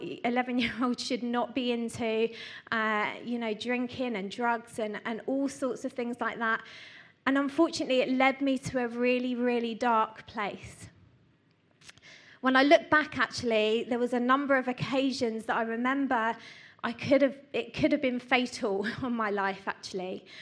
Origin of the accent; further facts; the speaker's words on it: London, United Kingdom; I used to live in London, I was born and raised in London, and this was like the mid-80s